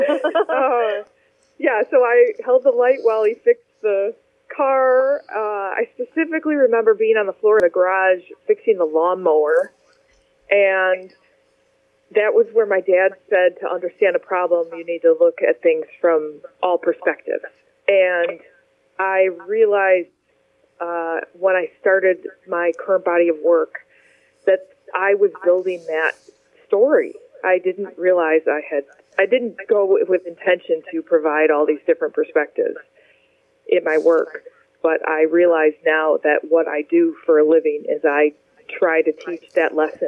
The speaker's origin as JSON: {"language": "English", "town": "Livonia", "region": "Michigan", "country": "United States", "tie": "born or raised there", "also_born_or_lived": "Detroit", "said": "Well, I was born in Detroit. And I grew up just outside Detroit in Livonia, Michigan, primarily."}